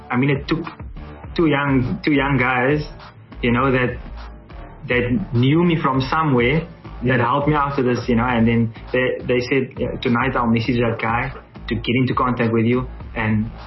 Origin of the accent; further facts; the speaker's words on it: Cape Town, Western Cape, South Africa; because I'm from Cape Town